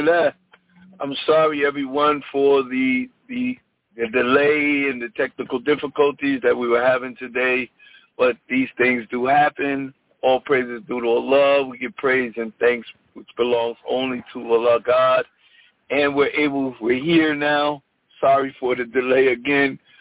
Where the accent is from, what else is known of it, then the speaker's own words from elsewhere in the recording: Paterson, New Jersey, United States; now in Norfolk, United States; with everything that's been going on here in Norfolk, in other cities that I love, as my hometown, Paterson, New Jersey